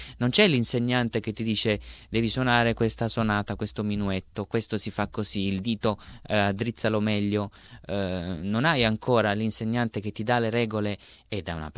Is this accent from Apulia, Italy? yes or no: yes; Ruvo di Puglia, Apulia, Italy; io vengo da Ruvo di Puglia, appunto in Puglia, e la colonna sonora del paese sono le bande.